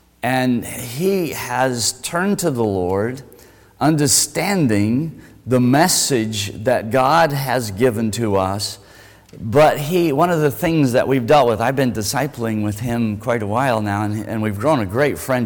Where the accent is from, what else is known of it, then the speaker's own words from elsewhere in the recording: Wyoming, United States; accent: Wyoming twang; Because I grew up in Wyoming. We didn't talk different. I mean, we talk, cowboy talk and stuff. I've kind of grown out of that. Janine used to tease me. Yeah, my Wyoming twang was coming out